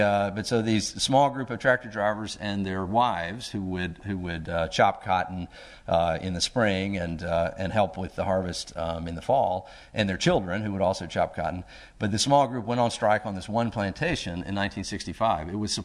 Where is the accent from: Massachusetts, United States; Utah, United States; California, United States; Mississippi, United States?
Mississippi, United States; also born or lived in Arkansas; I was born in the Mississippi Delta on the Arkansas side of the Mississippi River, and then I grew up on the Mississippi side of the river.